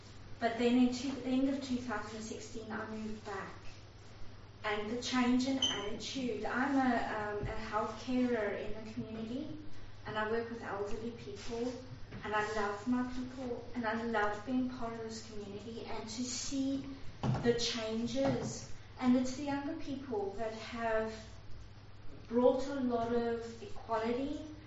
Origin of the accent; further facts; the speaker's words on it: South Africa; now in Dunoon, United Kingdom; In 2005, I immigrated from South Africa and I came to Dunoon, and I found it to be a very harsh environment.